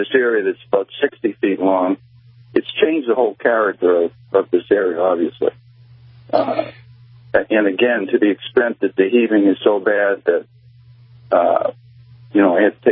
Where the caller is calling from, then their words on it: New Hampshire, United States; I'm calling from New Hampshire, calling about, I think, a unique problem.